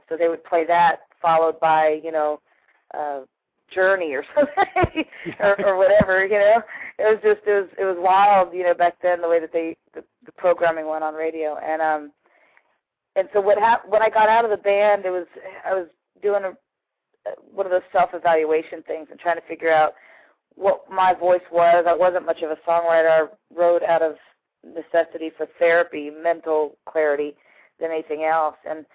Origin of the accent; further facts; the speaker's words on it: Florida, United States; So, and I'm from Florida, so I'm just not used to it.